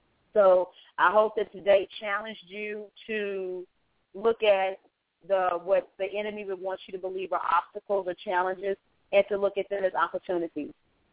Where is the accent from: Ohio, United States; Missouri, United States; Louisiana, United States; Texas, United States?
Missouri, United States; St. Louis; And for those of you that don't know, we're from St. Louis.